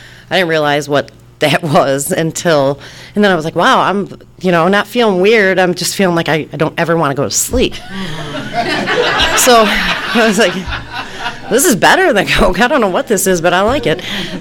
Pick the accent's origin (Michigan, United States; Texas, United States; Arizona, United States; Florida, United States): Michigan, United States; Detroit; I'm from Detroit, and here, and like, I know this is like a small town up in Northern California.